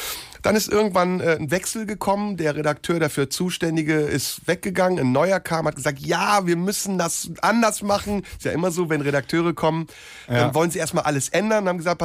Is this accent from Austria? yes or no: no; Turkey; wenn ich als Türke zweimal zu viel